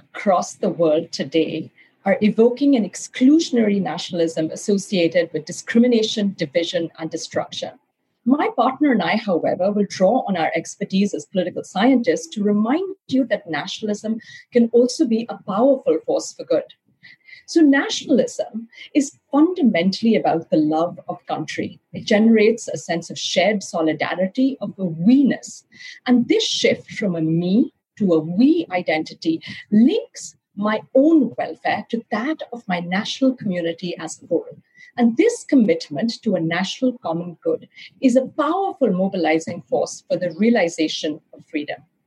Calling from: Providence, Rhode Island, United States; I'm joining you from Little Rhodey, Rhode Island, and Providence, where I'm based because I teach at Brown University.

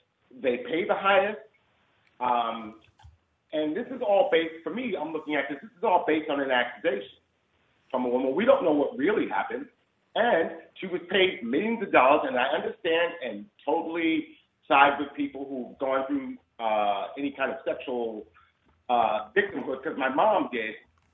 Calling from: Everett, Massachusetts, United States; I didn't think you were going to take my call because I was calling from Everett.

